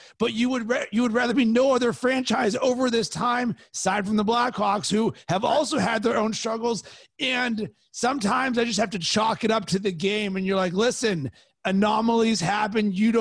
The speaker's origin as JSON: {"language": "English", "town": "Pittsburgh", "region": "Pennsylvania", "country": "United States", "tie": "born or raised there", "lives_now": "Chicago, United States", "said": "Well, so I grew up in Pittsburgh. I am also a Penguins fan, but I've lived in Chicago for the last 10 years."}